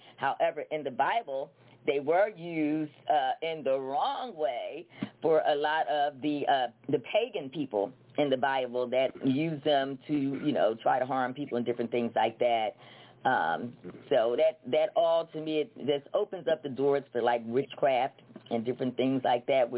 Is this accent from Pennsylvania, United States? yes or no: yes; Pennsylvania, United States; Yes, I'm from Pennsylvania. I'm in Pennsylvania, in Philly now.